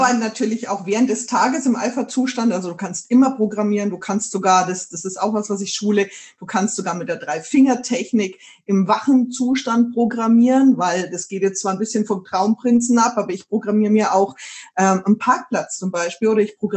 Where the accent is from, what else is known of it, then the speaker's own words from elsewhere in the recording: Bavaria, Germany; now in Neumarkt, Germany; Ich bin aus der Nähe von Nürnberg, ich wohne hier mit meiner Familie in Neumarkt